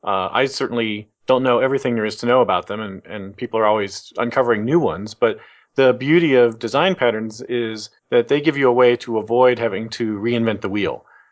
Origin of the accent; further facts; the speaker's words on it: Kent, Ohio, United States; I had since moved back toward my hometown in Kent.